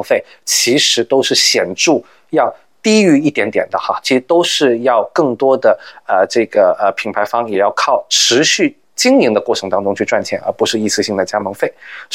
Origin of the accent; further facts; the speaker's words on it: China; 我们中国人其实呢